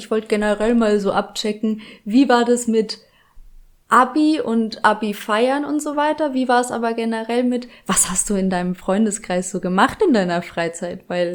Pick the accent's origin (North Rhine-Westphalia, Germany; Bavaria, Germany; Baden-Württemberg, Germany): Bavaria, Germany; Bad Kissingen; in Bad Kissingen bei uns, da wo ich groß geworden bin.